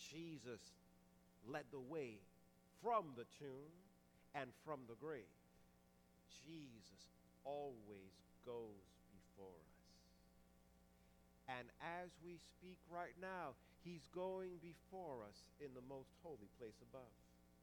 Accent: New York, United States; See, growing up in New York, my folks made sure I didn't go to one of our schools in the city.

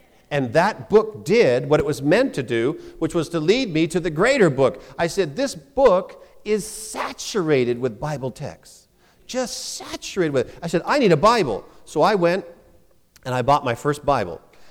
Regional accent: Mission, British Columbia, Canada; in my hometown of Mission, British Columbia

